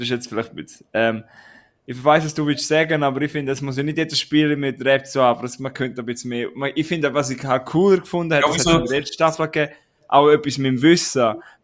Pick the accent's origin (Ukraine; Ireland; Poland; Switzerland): Switzerland; wir sind auch Schweizer